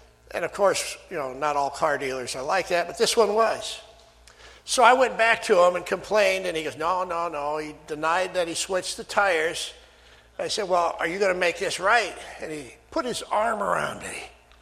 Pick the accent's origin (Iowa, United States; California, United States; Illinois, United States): Iowa, United States; Sioux Center; I came back from seminary to my hometown of Sioux Center one time.